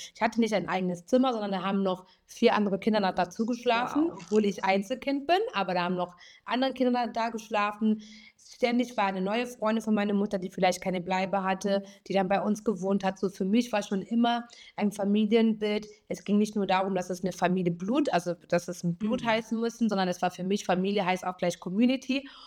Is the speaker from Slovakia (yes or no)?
no; Kenya; Also ich komme aus Kenia, ich bin in Kenia geboren